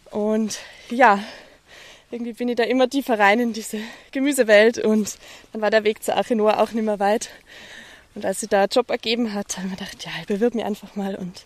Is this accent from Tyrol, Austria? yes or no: yes; Kufstein, Tyrol, Austria; Ich komme aus Tirol, ja, Kufstein.